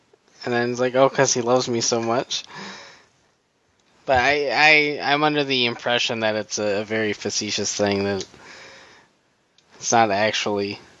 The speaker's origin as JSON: {"language": "English", "region": "Scotland", "country": "United Kingdom", "said": "I'm Scottish. I can complain now."}